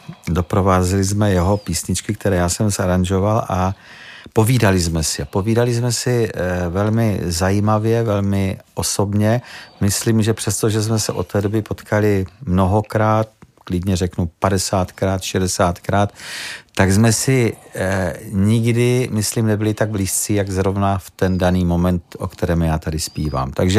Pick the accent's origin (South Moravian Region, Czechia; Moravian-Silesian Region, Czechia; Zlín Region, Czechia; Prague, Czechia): Zlín Region, Czechia; Rožnov pod Radhoštěm; pocházím z Rožnova pod Ratoštěm a z rodiny, která má k tomu folkloru a k té lidové písničce hodně blízko